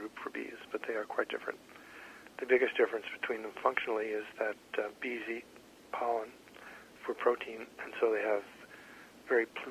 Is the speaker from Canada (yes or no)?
no; Cleveland, Ohio, United States; also born or lived in Brooklyn, New York / Massachusetts; Yeah, I was born in Brooklyn, grew up in Cleveland, Ohio. Lived in Massachusetts for many years, then did my PhD at the University of Kansas, and came